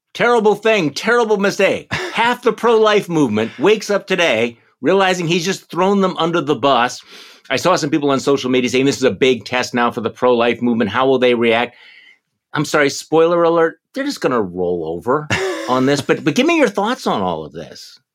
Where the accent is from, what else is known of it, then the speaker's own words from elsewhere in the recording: Milwaukee, Wisconsin, United States; I think it was right here in my hometown of Milwaukee